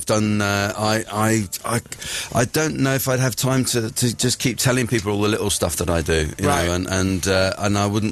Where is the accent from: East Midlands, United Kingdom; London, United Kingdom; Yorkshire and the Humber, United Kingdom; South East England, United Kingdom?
South East England, United Kingdom; Winchester; where I grew up in Winchester.